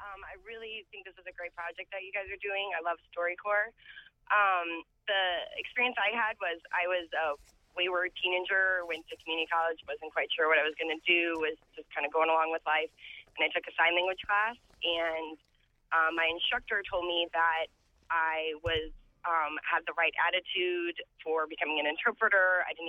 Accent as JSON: {"language": "English", "town": "St. Louis", "region": "Missouri", "country": "United States", "said": "I'm from St. Louis."}